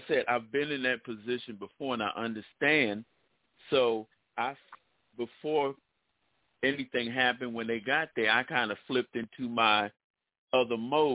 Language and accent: English; Philadelphia, Pennsylvania, United States; Carrie and I are both from Philadelphia.